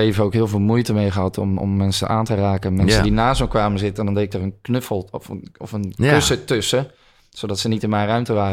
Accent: Hilversum, North Holland, Netherlands; En daarna ben ik voornamelijk opgegroeid in Heideuvel. Dat is een astmacentrum in Hilversum dan.

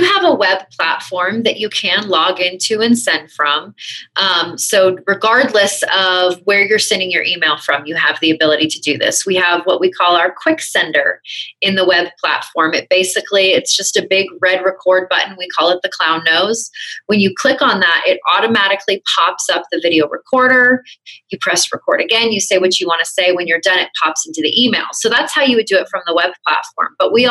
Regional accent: Canada; So I'm originally from Canada.

